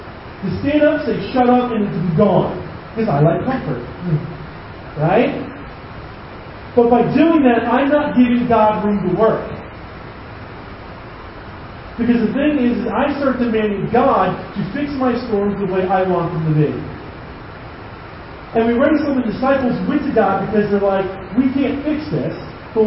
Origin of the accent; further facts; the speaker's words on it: United States; I'm an American. I have a constitutional right to be comfortable and fat, right?